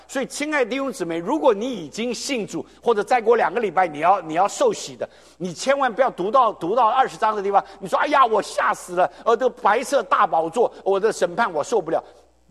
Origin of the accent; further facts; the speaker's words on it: China; 你说我从中国来，中国这几十年是无神教育，没什么稀奇啊